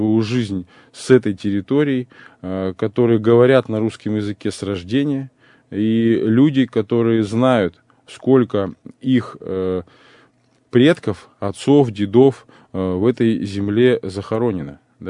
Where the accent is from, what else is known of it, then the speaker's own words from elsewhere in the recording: Kazakhstan; now in Russia; я, например, приехал из Казахстана, да, в Российскую Федерацию, здесь сейчас живу